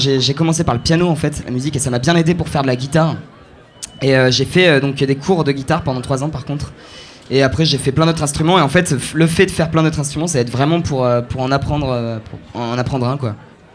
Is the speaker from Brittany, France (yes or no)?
no; Sucelles, Nouvelle-Aquitaine, France; Ouais, je suis corrézien, ouais. Je viens de Sucelles.